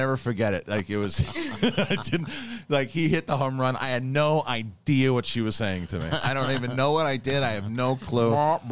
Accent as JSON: {"language": "English", "town": "Bayside", "region": "New York", "country": "United States", "tie": "born or raised there", "said": "Which is when I grew up in Bayside."}